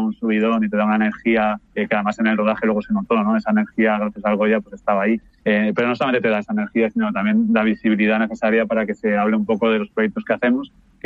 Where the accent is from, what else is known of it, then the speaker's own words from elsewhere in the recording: Alicante, Valencian Community, Spain; yo claro, soy de Alicante, entonces uh-huh. Me hacía mucha ilusión que, pues, claro, que toda mi familia y todos mis amigos y la gente de allí pues pudiera verla.